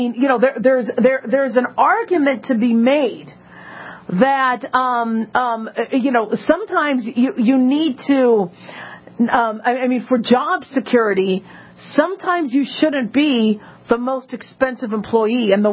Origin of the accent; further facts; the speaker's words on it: California, United States; You know, I live in Nevada. I'm from California, so I always like to watch and see what's going on.